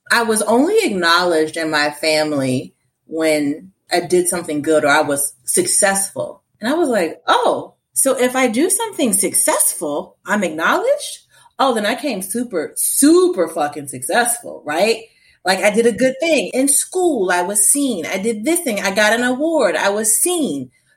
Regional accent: Portsmouth, Virginia, United States; So I grew up in Portsmouth, Virginia.

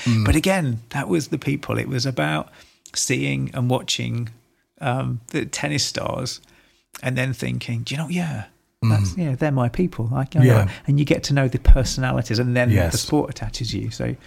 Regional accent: East Midlands, United Kingdom; I think growing up near Donington Park helped and seeing that.

